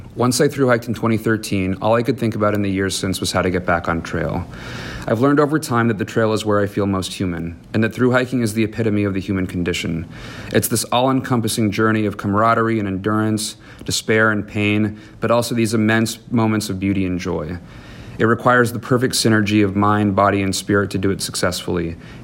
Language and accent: English; Portland, Maine, United States; I'm from Portland, Maine, where I'm a high school social studies teacher and soccer coach